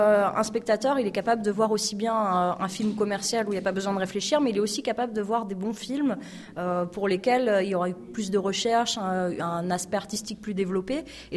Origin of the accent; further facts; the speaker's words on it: Dol-de-Bretagne, Brittany, France; now in Rennes, France; Moi-même, je suis originaire de Dole. Bon, maintenant, je vis à Rennes